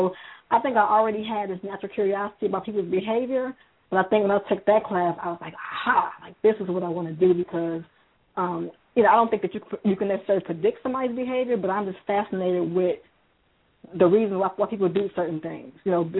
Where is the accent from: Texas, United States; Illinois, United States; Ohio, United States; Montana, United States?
Illinois, United States; Chicago; coming from the city and growing up in Chicago